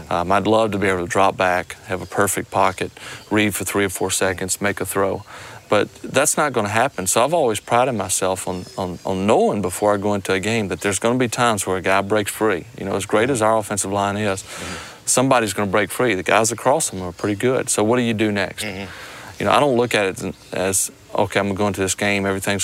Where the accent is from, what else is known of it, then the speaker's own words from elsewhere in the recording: Mississippi, United States; Well, I'm from here. I'm from South Mississippi.